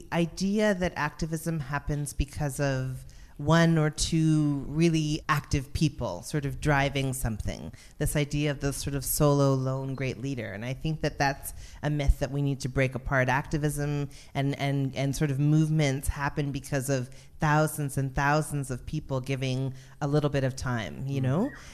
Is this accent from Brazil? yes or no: no; Toronto, Ontario, Canada; I would say Toronto. I would say Weston. Weston.